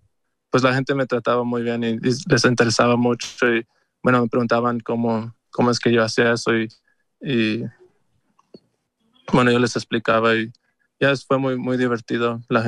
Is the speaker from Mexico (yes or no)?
yes; Mexico; Bueno, yo soy de México